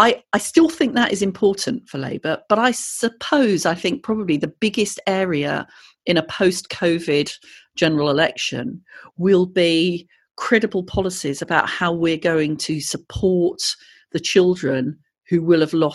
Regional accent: Malvern, West Midlands, United Kingdom; Now, living in Malvern, you know, we have a significant number of private schools, and I grew up in Malvern.

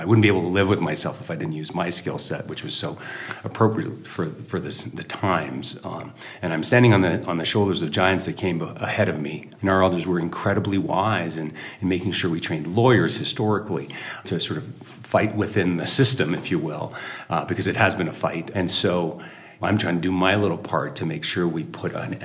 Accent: Montreal, Quebec, Canada; I'm here on Wendat. My nation's just outside of Quebec City, though I grew up in Montreal.

